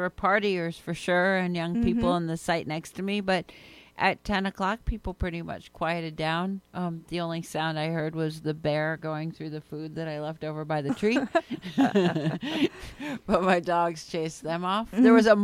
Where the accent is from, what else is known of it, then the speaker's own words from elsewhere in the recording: New York, United States; And they also stop when you go to cross the street in the crosswalk, which I'm not all that accustomed to as a New Yorker.